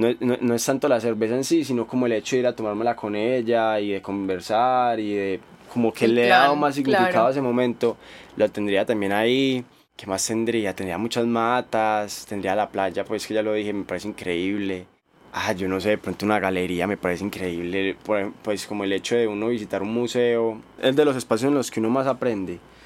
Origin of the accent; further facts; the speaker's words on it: Buga, Valle del Cauca, Colombia; now in Medellín, Colombia; Es la casa en la que yo he vivido todos mis años, pues, antes de mudarme a Medellín